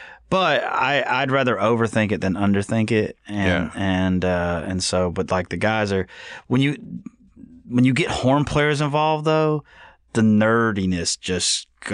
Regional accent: Birmingham, Alabama, United States; born and raised in Birmingham. Never lived anywhere different at this point.

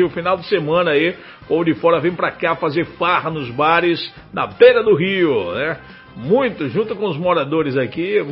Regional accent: Tororó, Brazil; now in Rio de Janeiro, Brazil; moro no Rio de Janeiro, município, sou do município de Tororó

